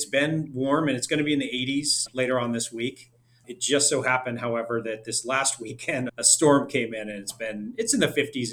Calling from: Portland, Oregon, United States; Yeah, I'm calling in from outside of Portland, Oregon.

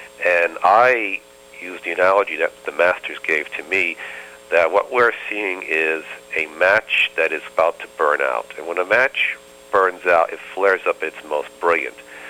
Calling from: Nyack, New York, United States; I'm calling from Nyack, New York, which is in the Hudson Valley.

